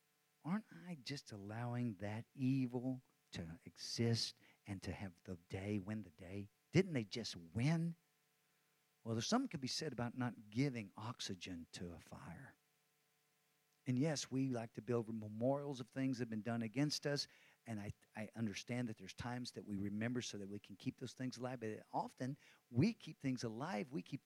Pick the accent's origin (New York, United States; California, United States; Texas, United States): Texas, United States; But I live in Texas, and I'm a Texan